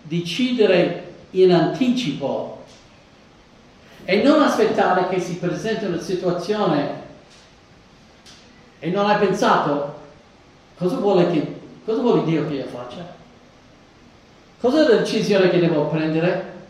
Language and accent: Italian; Texas, United States; Io ho frequentato dei campi quando sono cresciuto nel Texas orientale.